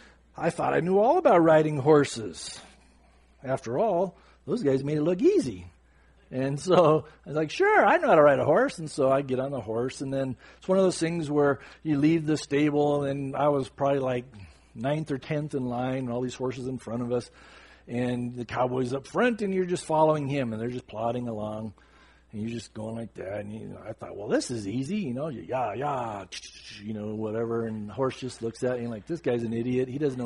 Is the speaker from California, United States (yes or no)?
yes; San Diego, California, United States; growing up in San Diego, I wasn't around horses.